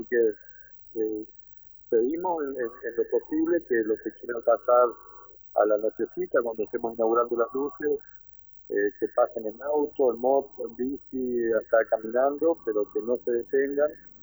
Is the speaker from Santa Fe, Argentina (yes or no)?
no; Santo Tomé, Corrientes, Argentina; los vecinos, acreditando que somos de Santo Tomé y de San Borja